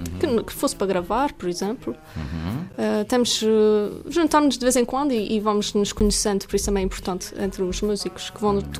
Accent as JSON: {"language": "Portuguese", "town": "Porto Formoso", "region": "Azores", "country": "Portugal", "said": "No Porto Formoso, que é a minha freguesia, existe."}